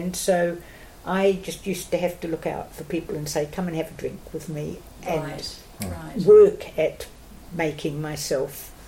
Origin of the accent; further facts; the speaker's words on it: New Zealand; well, I as a New Zealander, was welcome to go out with the Brits.